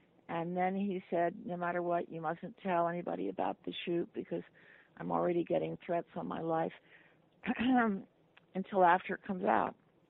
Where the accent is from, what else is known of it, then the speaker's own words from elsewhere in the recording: New York, United States; now in Los Angeles, United States; I used to give a lot of parties because I was from New York and I was bored in L.A.